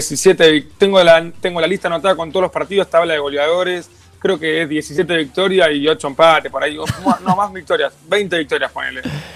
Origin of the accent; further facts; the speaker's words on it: Boulogne, Buenos Aires Province, Argentina; yo en ese momento tenía 15 años. Y me fui de Boulogne, que soy yo, zona norte